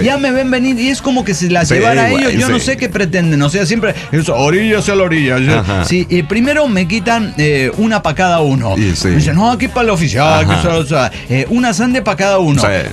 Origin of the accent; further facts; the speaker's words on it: Guamúchil, Sinaloa, Mexico; Soy de Guamuchil, Sinaloa, la tierra donde creció